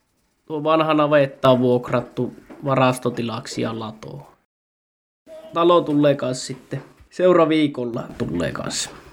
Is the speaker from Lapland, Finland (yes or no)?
yes; Tornio, Lapland, Finland; ja me ollaan tällä meillä Piessanmäellä tässä Heinienkässä Tornion Liakassa. Ja kotoisin meillä on tuosta parin kilometrin päästä, Juntin päästä